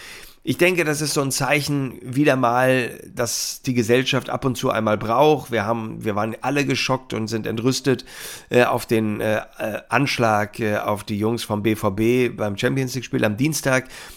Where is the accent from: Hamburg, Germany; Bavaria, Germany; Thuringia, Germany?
Hamburg, Germany; Ey, wir sind Hanseaten. Wir sind Hamburger